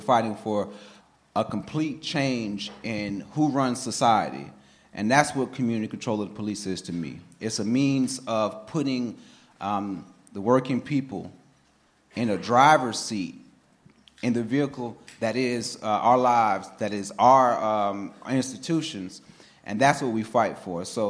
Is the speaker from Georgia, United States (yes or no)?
no; Jacksonville, Florida, United States; So I'm from Jacksonville, and Jacksonville is in the Black Belt, in the South, the heart of the South. Love that city, but it's Jacksonville, it's in the South. Jacksonville represent Duval.